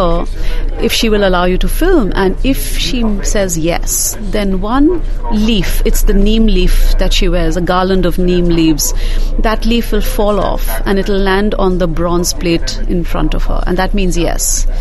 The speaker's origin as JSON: {"language": "English", "region": "Delhi", "country": "India", "tie": "born or raised there", "said": "When I was growing up in Delhi, or rather I was going to college in Delhi, I saw a case of possession right in my grandfather's house."}